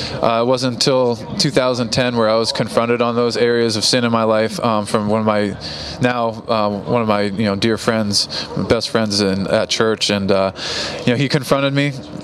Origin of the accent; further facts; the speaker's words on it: Falmouth, Massachusetts, United States; I got offered a temporary contract to play for my hometown, Falmouth, and I decided not